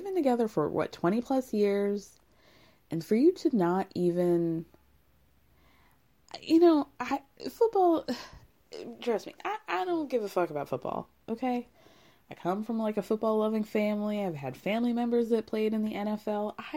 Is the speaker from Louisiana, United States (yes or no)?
no; Illinois, United States; born there; And listen, you guys, I was born in Illinois. I am no stranger to a casserole.